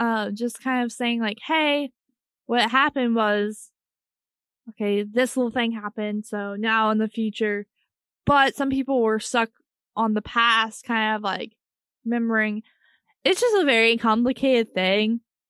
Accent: United States; But it could be because we're American and we don't understand.

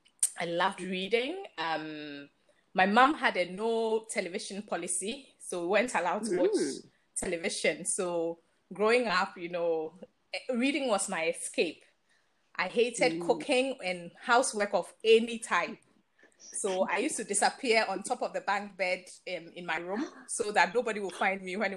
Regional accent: Accra, Greater Accra, Ghana; So I grew up in Accra, Ghana.

